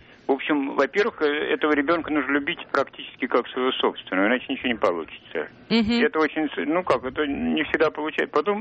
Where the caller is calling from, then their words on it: Moscow, Russia; я из Москвы.